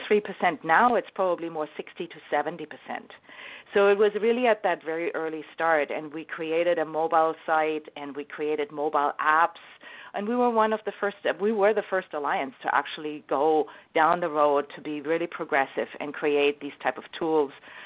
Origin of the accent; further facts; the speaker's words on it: Germany; also born or lived in United States / Australia; So I grew up in Germany, and then I had the first opportunity that took me to work in the States when I was in my early 20s. And then I went back to Germany, and then I had another opportunity that took me to Australia to work there